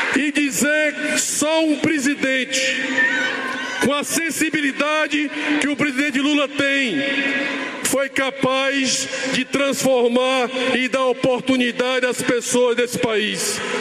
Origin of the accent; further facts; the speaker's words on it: Ceará, Brazil; Eu sou cearense